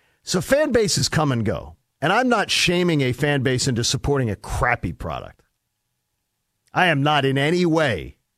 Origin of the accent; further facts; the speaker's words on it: Northeast, United States; Because growing up in the Northeast, I can tell you, I remember when there was no Red Sox Nation.